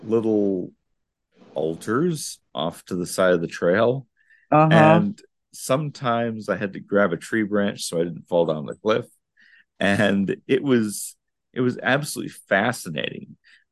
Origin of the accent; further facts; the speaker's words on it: Fond du Lac, Wisconsin, United States; I'm from Milwaukee. I'm not from Milwaukee. I'm from rural Fond du Lac